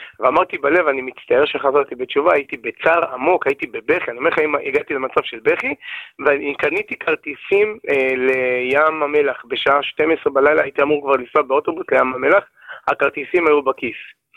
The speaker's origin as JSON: {"language": "Hebrew", "town": "Kiryat Yam", "region": "Haifa District", "country": "Israel", "tie": "born there", "said": "אני נולדתי בקריית ים, בית חילוני לגמרי"}